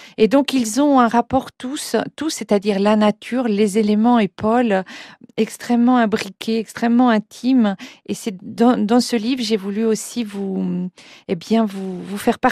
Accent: Auderville, Normandy, France; now in Pornic, France; j'habite Pornic, je suis professeure à Saint-Nazaire et je suis originaire de la Hague, de la presqu'île où est né Paul Bedel, à Auderville.

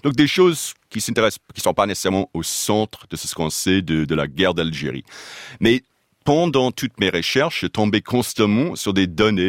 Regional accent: United States; French is a second language; j'avais l'idée en tête, en tant qu'Américain de 16 ans

